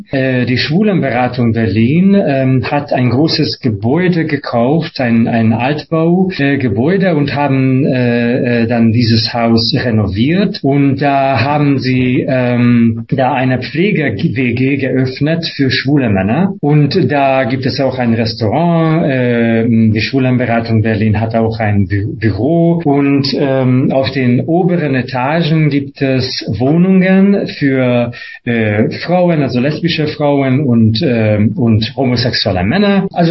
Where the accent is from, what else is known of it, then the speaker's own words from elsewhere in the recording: Hungary; moved away as an adult; now in Germany; ich komme ursprünglich aus Ungarn, ich lebe in Deutschland seit fast 11 Jahren